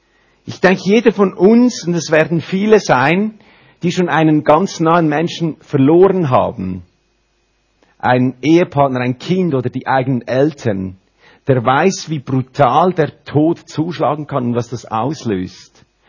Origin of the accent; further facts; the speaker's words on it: Olten, Solothurn, Switzerland; now in Uri, Switzerland; Ich bin im Mittelland aufgewachsen, Region Olten. Wir sind verheiratet, meine Frau und ich, seit 11 Jahren. Wir haben 3 Kinder und wir wohnen seit 7 Jahren im schönen Kanton Uri.